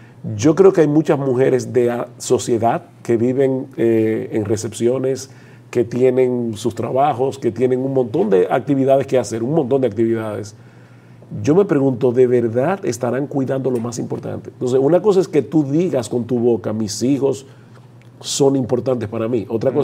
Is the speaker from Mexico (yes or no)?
no; Dominican Republic; Por ejemplo, nosotros somos dominicanos.